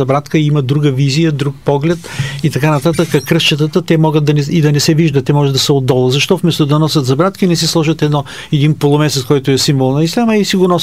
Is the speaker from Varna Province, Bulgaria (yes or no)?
no; Gabrovo, Gabrovo Province, Bulgaria; born there; Аз, нали, съм роден в Габрово.